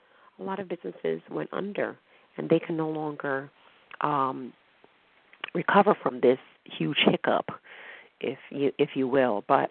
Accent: New York City, New York, United States; I'm from New York City and wasn't born in an apartment building.

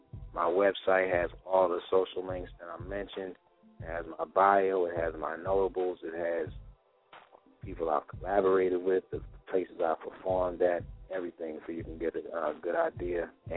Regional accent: New Jersey, United States; Yeah, right in Jersey. Right in Jersey. I'm from the Brunswick area.

